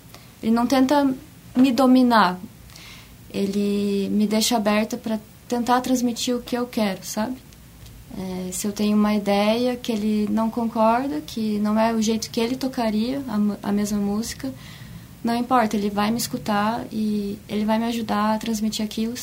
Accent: Brazil; E também brasileiros, né? Eu gosto demais, sendo brasileira.

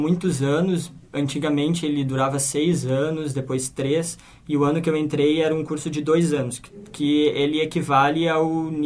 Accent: São Leopoldo, Rio Grande do Sul, Brazil; De São Leopoldo, é, sou de São Leopoldo.

